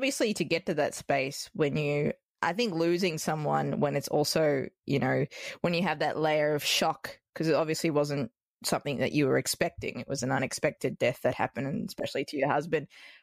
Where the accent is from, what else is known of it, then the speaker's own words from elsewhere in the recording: Australia; accent: Australian; My Australian accent can tend to skew things.